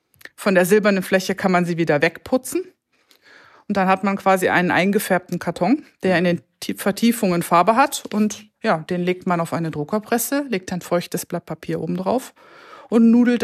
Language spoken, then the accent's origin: German; Holtensen, Lower Saxony, Germany; aus Holtensen, also da wo aus du auch herkommst